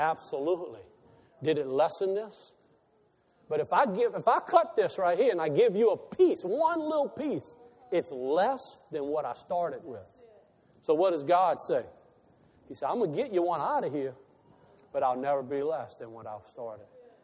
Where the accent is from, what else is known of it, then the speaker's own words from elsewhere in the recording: Buras, Louisiana, United States; No, I'm just from Buras, Venice. I'm from the bayou. I'm born to a fisherman. Do you understand that? I'm four-generation fisherman. My education is Boothville Venice High School.